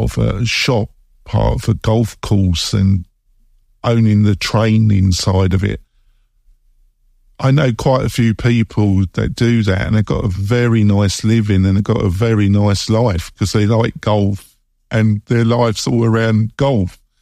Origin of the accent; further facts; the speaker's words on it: England, United Kingdom; Obviously, I'm originally from England, so I'm just dire.